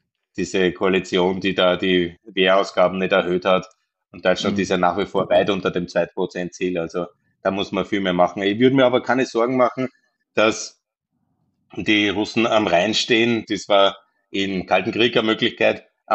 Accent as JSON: {"language": "German", "town": "Linz", "region": "Upper Austria", "country": "Austria", "tie": "born or raised there", "said": "ich bin in Linz aufgewachsen. Das war eine arme, kleine Industriestadt in Österreich in den 80ern."}